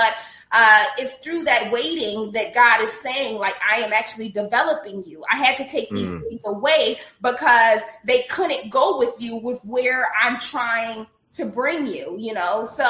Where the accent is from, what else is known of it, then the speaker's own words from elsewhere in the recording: Chicago, Illinois, United States; also born or lived in New York; now in Los Angeles, United States; I'm from Chicago. I've lived in New York. You know, I live in L.A. where everybody loves everybody.